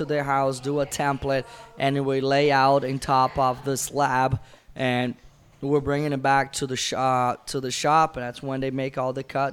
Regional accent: Massachusetts, United States; now in South Carolina, United States; Originally, we are from Brazil, and all my family, we grew up in Massachusetts, and we moved here to South Carolina.

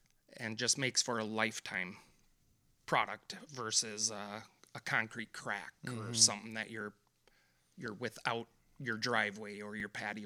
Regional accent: Wisconsin, United States; If people can hear my accent, I am obviously from up north and used to dealing with northern Wisconsin weather

